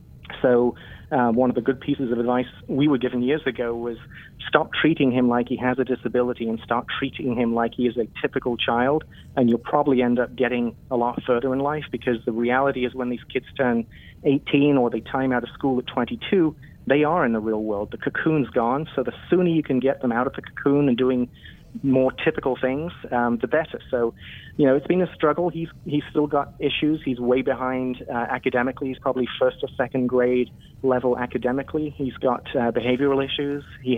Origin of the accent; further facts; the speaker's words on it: England, United Kingdom; I'm from England, so I had no clue what baseball was anyway